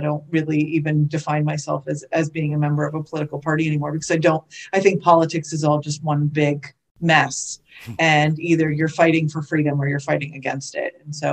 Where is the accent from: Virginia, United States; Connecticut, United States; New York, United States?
Connecticut, United States; moved away as an adult; also born or lived in Boston / Southern California; now in Florida, United States; So I actually am a brand new Floridian. I was born and raised in Connecticut, did a stint in the Boston area, and then did a stint for 5 or so years in Southern California.